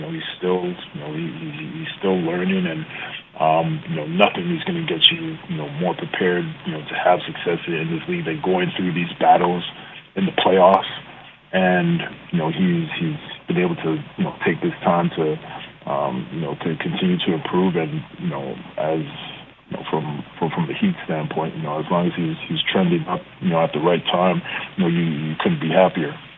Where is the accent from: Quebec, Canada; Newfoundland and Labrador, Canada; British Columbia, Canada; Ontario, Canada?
Quebec, Canada; Montreal; help out my basketball community back home in Canada as a whole, but, more importantly for, the city I was born and raised in Montreal.